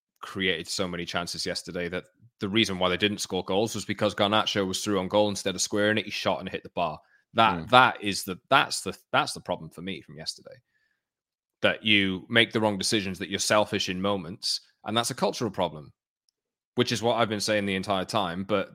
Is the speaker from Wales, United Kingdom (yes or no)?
yes; Newport, Wales, United Kingdom; born there; because I was born in Newport